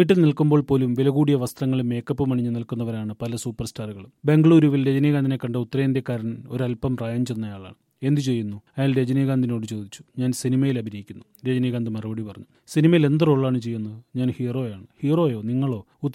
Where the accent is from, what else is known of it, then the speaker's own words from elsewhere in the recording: Kerala, India; ഞാൻ സിനിമാ നടനാണ്, കേരളത്തിൽ നിന്നാണ് വന്നത് എന്നൊക്കെ പറഞ്ഞപ്പോൾ